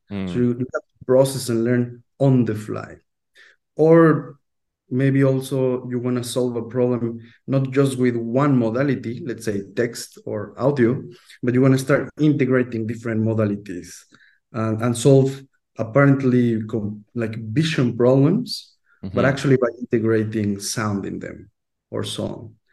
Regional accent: Mexico; moved away as an adult; now in Netherlands; I moved from Mexico to the Netherlands and started studying very concretely AI.

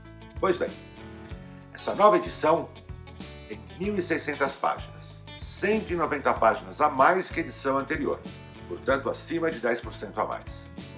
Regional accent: Santo André, São Paulo, Brazil; os adultos da minha cidade natal, Santo André

